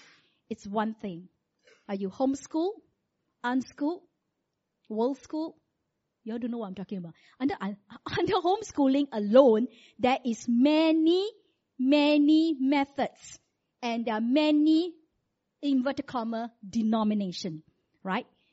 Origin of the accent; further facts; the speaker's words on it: Malaysia; All of you must learn how to wear sarong because we are Malaysian.